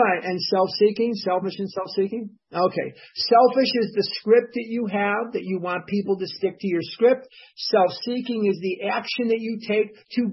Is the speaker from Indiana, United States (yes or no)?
no; Chicago, Illinois, United States; I'm from Chicago, and if you've ever seen the movie The Goodbye Girl